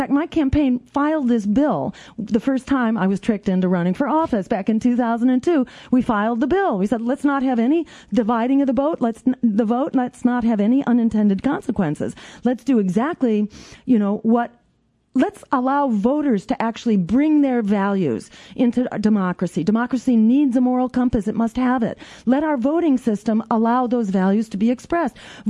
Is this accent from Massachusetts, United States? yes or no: yes; Massachusetts, United States; And I did it when they killed campaign finance reform in my home state in Massachusetts.